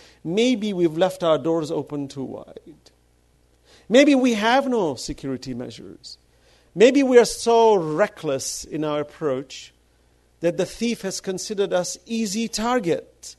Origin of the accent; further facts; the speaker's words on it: New York City, New York, United States; I didn't experience any discrimination as a Muslim, though I grew up in New York.